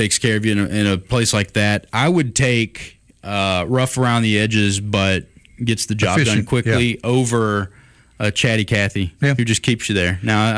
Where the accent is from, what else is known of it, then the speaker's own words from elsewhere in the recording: Nashville, Tennessee, United States; born there; I had to order it from the city I was born or the state I was born up in Nashville.